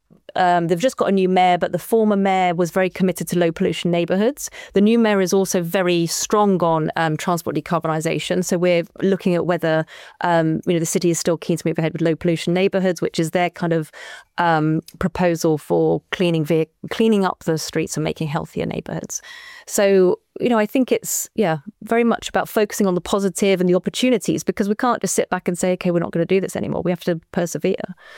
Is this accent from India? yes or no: no; East of England, United Kingdom; I'm from Norfolk, right? And the sea in Norfolk is, you know, it's the North Sea. It's a bit bleak.